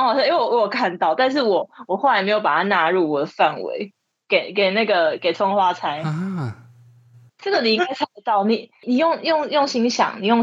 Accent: Taoyuan, Taiwan; 我们都桃园人，很故意

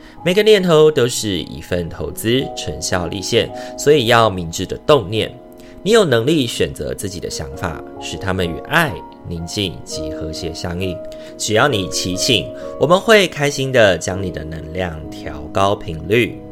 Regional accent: Taiwan; 我们就是台湾人的那个性格嘛

